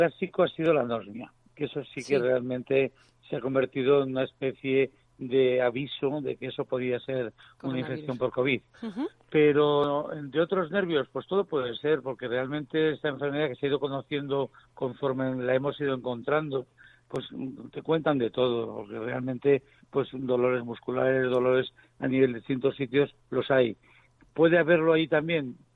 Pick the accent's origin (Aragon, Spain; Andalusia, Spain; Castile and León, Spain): Aragon, Spain; Jaca; no soy de Zaragoza, de Jaca.